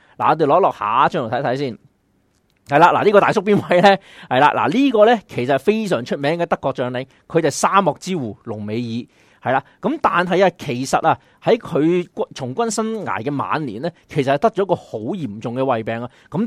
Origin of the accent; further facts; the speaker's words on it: Guangdong, China; 其实呢三餐呢係同我哋广东人呢好大分别㗎